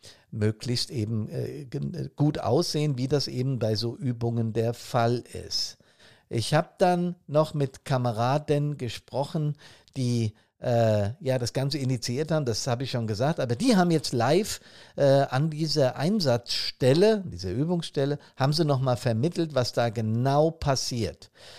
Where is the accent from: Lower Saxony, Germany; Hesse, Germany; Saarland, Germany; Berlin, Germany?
Hesse, Germany; Frankfurt; Gerade hier in der Nähe meiner Heimatstadt Frankfurt